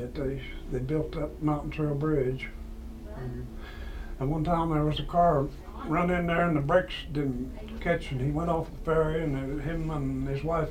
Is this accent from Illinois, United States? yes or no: no; Webster, West Virginia, United States; I was born in Webster, but now I live in Necklace.